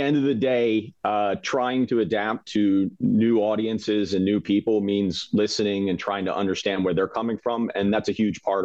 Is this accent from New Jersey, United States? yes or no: yes; Morristown, New Jersey, United States; also born or lived in Philadelphia; So I'd say I'm from two places. I'm from Philadelphia. I lived in Philadelphia until the age of 9 in the Fishtown neighborhood. And then really the rest of my childhood was in Morristown